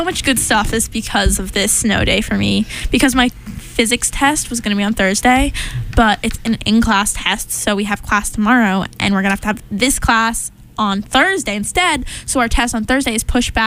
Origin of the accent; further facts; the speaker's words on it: New England, United States; So my friend, I'm from New England.